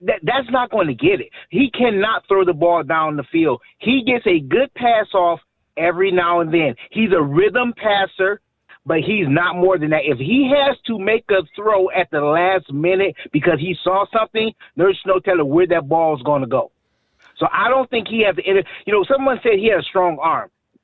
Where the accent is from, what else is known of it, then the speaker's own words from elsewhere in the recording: Glenville, Ohio, United States; There, well, I'm from Glenville, so I am Clark Kent.